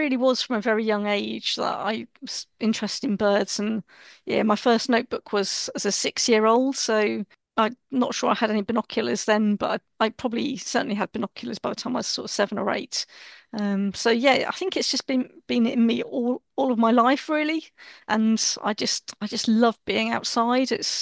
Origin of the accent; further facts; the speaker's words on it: Vennington, West Midlands, United Kingdom; I grew up in Shropshire, in, really rural Shropshire, right on the Welsh border, a place called Vennington. I lived next door, but one from my grandparents who were, sort of on a worked on a farm there.